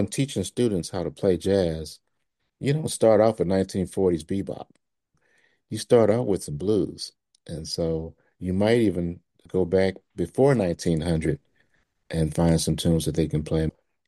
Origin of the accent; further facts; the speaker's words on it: Memphis, Tennessee, United States; I mean, I grew up in Memphis, Tennessee. I went to college in Jackson, Mississippi.